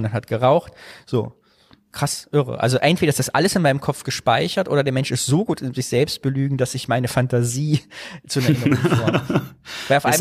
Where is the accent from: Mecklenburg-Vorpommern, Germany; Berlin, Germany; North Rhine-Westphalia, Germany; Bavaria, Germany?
North Rhine-Westphalia, Germany; Cologne; wo ich herkomme, aus Köln